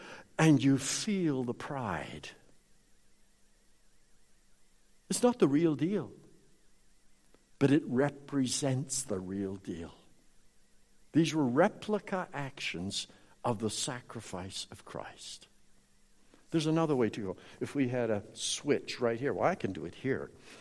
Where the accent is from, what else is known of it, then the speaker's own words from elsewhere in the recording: Canada; also born or lived in Minnesota, United States; now in United States; I'm Canadian.